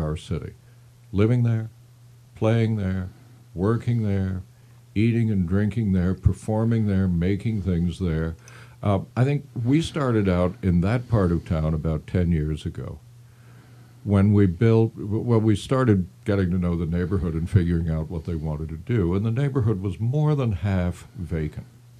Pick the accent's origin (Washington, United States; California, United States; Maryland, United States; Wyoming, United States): Maryland, United States; Baltimore; I'm from Baltimore. Grew up near Pimlico Racetrack. Went off to college and came back.